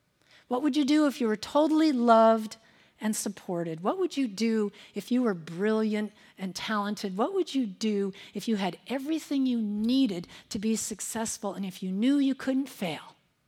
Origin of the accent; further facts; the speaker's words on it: Ontario, Canada; Wayne Gretzky, the great Gretzky. He's a good old Canadian boy born right outside my hometown.